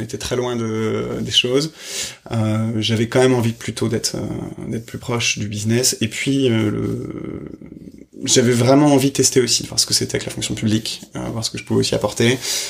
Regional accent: Paris, Île-de-France, France; je suis né à juste à côté du bois de Vincennes, dans le 12e, Porte Dorée.

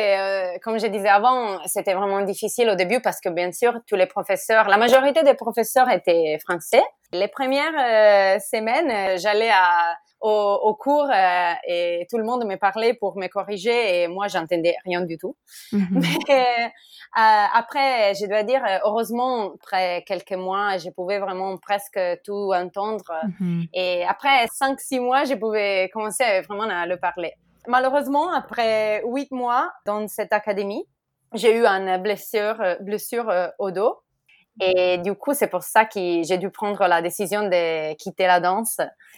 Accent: Follonica, Tuscany, Italy; accent: Italian; French is a second language; je suis italienne, comme vous pouvez entendre par mon accent. Et je viens de Toscane. Et ma ville originelle s'appelle Follonica. C'est pas une grande ville, mais il est plein vraiment de touristes pendant l'été

